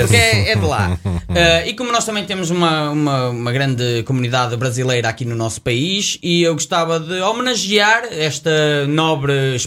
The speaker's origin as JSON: {"language": "Portuguese", "region": "Norte", "country": "Portugal", "tie": "born or raised there", "said": "Sou do Minho natural. Quem não conhecer o Minho não conhece Portugal."}